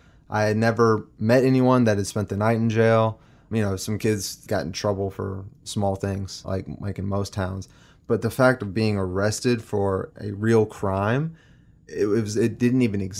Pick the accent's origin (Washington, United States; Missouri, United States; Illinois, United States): Missouri, United States; Columbia; also born or lived in Australia; Yep, from Missouri. I was born in Australia, raised in Missouri.